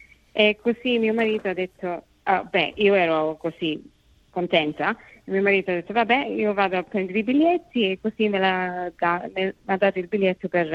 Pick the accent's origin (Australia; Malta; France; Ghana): Australia; Adelaide, South Australia; also born or lived in Italy; No, io sono nata in Australia, qui a Adelaide.